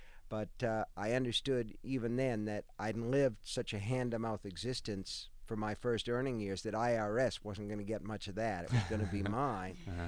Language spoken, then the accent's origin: English; Stratford, Connecticut, United States; We grew up in Stratford, Connecticut